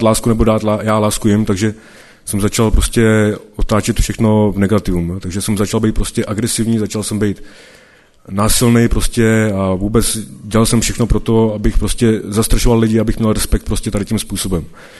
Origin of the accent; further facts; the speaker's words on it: Karlovy Vary, Karlovy Vary Region, Czechia; je mi 33 let a pocházím z Karlových Varů, takže to je úplně jiný konec republiky, než jste tady vy.